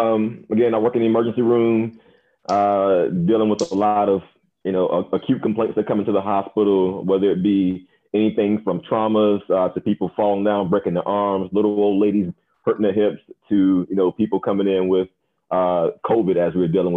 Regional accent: Winnsboro, South Carolina, United States; grew up, born and raised in Winsboro, South Carolina. USC Aiken for undergrad, went to MUSC for medical school, Duke University for residency.

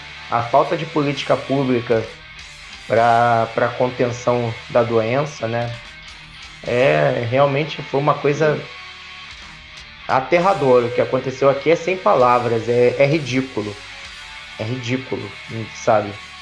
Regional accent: Rio de Janeiro, Brazil; Nós todos somos da capital do Rio de Janeiro, mas cada um mora num bairro, né?

